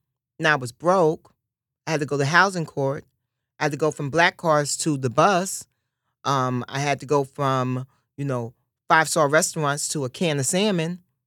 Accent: Harlem, New York, United States; I knew growing up in Harlem, I knew that there are a lot of people that are broke.

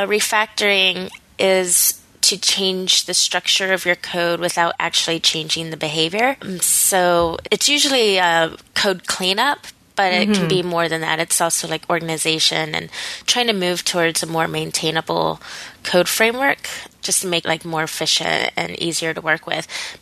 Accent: Nashville, Tennessee, United States; also born or lived in Memphis; now in San Francisco, United States; Before that, I was in Memphis. I've lived there for 5 years, and my hometown is Nashville. I moved out here for a job, and I'm pretty happy in San Francisco.

